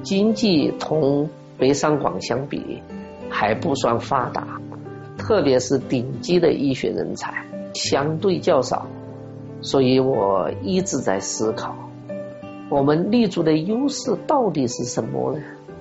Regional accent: China; 但是我在想，为什么我们中国人用了有效果呢？

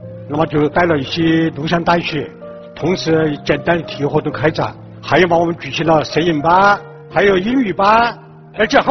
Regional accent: China; 所以再过几年，我们中国人在南极就有5个南极科学考察站

